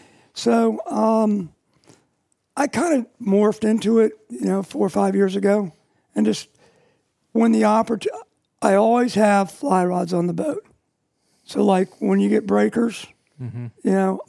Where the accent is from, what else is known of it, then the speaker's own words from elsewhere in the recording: Virginia, United States; I grew up in Northern Virginia, started fishing for bass like everybody else does.